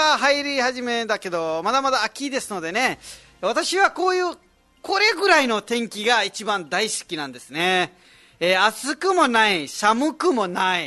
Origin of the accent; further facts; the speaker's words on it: Nepal; now in Okinawa, Japan; ネパールはですね、自分の実家もそうなんですけども、鶏がいっぱいいて